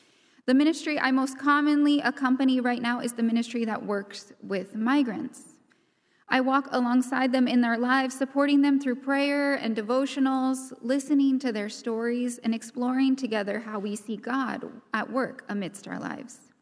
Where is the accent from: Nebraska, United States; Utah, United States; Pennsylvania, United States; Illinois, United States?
Nebraska, United States; I grew up in Nebraska, and I spent my summers up near the Boundary Waters in northern Minnesota.